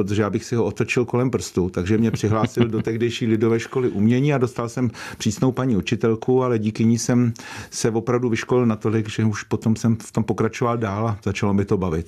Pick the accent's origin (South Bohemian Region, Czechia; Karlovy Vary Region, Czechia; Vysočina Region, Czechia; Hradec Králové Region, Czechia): Hradec Králové Region, Czechia; Hradec Králové; Já pocházím z Hradce Králové a když mě bylo 5,5, tak děda v té době ještě učil malé caparty